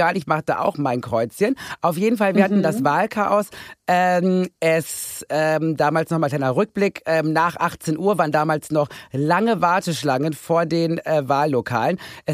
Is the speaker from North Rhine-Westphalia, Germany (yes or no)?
yes; North Rhine-Westphalia, Germany; die ganzen Pomeranzen da aus dem Ruhrgebiet, wo ich herkomme